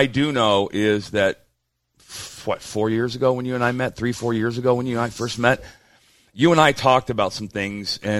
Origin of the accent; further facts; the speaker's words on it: Arizona, United States; And I grew up in Arizona. I haven't been here in, 40 years.